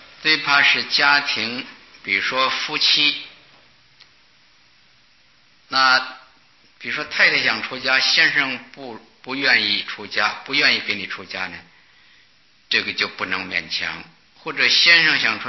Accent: China; 我们是中国人，

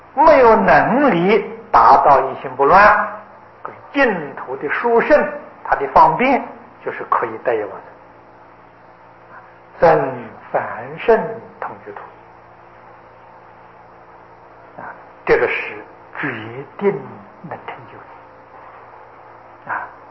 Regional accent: China; 这是照我们中国人算法，大概今年是3012年啊，3012年啊，这照我们中国的古法啊。

